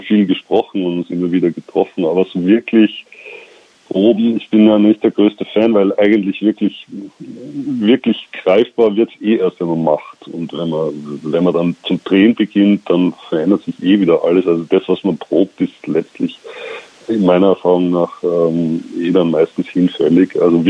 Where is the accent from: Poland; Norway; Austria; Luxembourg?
Austria; wie die Oper bei uns in Österreich vielleicht